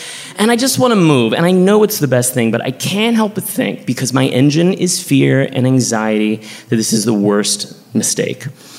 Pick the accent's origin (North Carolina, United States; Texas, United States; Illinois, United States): Texas, United States